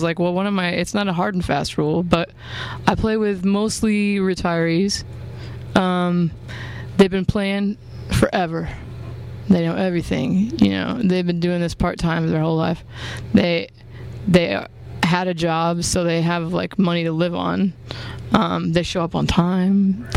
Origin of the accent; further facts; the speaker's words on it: Texas, United States; Everyone thinks that I have to be from Austin because I'm from Texas